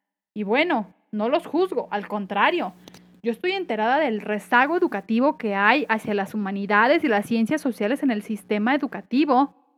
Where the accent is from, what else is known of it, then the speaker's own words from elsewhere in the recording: Guadalajara, Jalisco, Mexico; pues yo soy tapatía y amo con todo mi ser a mi ciudad y a su historia